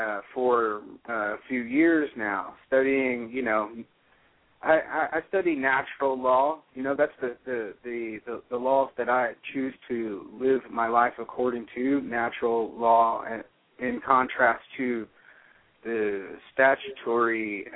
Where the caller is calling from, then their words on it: Fort Worth, Texas, United States; Near Fort Worth, Texas.